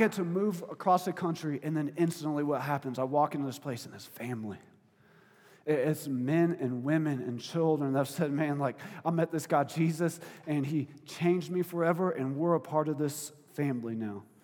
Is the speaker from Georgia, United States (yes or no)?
no; Florida, United States; Like, I'm from Florida, right? And we had a couple houses that were, like, worth $1 million.